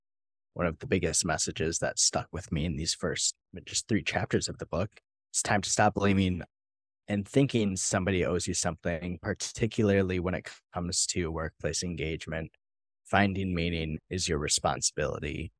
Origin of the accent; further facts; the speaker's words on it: Cedarburg, Wisconsin, United States; For me, growing up in, I grew up in Cedarburg, Wisconsin. We affectionately called it the Cedar Bubble.